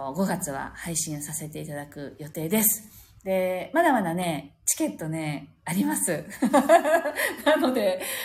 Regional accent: Okinawa, Japan; まあ私はここで生まれ育ったので他府県のことは分からなかったんですけれども、

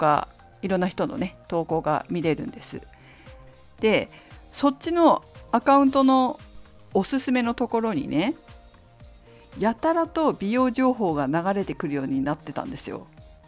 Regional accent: Fukushima, Japan; 私の実家は福島で果物農家をやってるんですけど、

